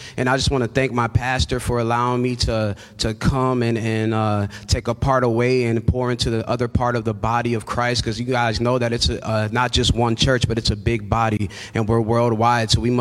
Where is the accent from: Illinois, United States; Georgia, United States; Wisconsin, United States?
Wisconsin, United States; Milwaukee; This is my city. I'm from Milwaukee. I'm not letting the devil come to where my family is